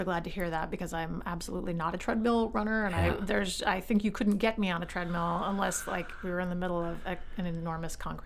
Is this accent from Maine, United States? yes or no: yes; Yarmouth, Maine, United States; I grew up in Yarmouth, and I lived in Portland briefly